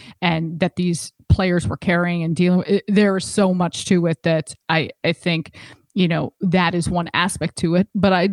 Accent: Chicago, Illinois, United States; Like I grew born and raised in Chicago, grew up in Chicago

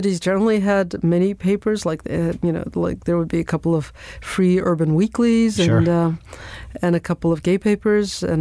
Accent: Chechnya, Russia; moved away; so I tell people that I'm from Chechnya, and they say, so you're Russian? And I say, no, I'm not Russian. I'm Chechen. If I'd been Russian, I wouldn't have had to leave.

